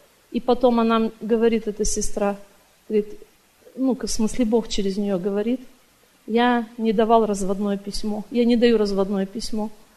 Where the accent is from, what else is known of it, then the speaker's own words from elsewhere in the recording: Portland, Oregon, United States; я из Портленда.